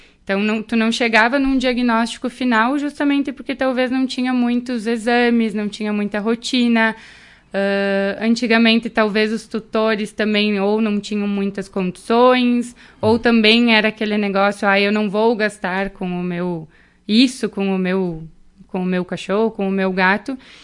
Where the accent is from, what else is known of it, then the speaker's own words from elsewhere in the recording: Marau, Rio Grande do Sul, Brazil; é minha cidade natal, né? Eu trabalhei em Concórdia logo depois que eu me formei, fiquei um tempinho lá, mas a saudade de casa